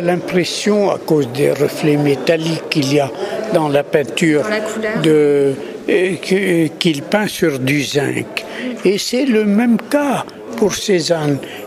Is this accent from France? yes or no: no; Lebanon; N'oubliez pas que je suis oriental, je suis libanais, j'appartiens à une région où les questions religieuses, le christianisme, l'islam ont dialogué pendant très longtemps.